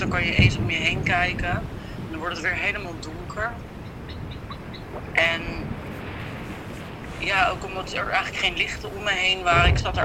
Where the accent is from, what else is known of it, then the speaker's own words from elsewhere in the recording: Netherlands; Maar ik merk wel, heel grappig als Nederlander, weet je. Want je hebt het dan hier over bijvoorbeeld een regenseizoen. Ja, dan komen we uit Nederland